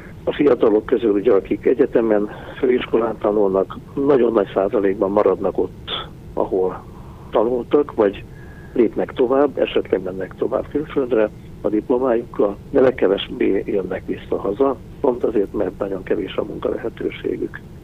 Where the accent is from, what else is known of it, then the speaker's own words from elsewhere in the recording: Gyula, Békés, Hungary; born there; én békési születésű vagyok, egészen pontosan Békés megyei, gyulai születésű, Gyulán születtem, és onnan kerültem el, hogy a Debrecenbe, majd vissza aztán Gyulaváriba lelkipásztornak, majd némi eltávolodás után, ugye Jászmegy-Koszolnok megye után visszatértem Békés megyébe.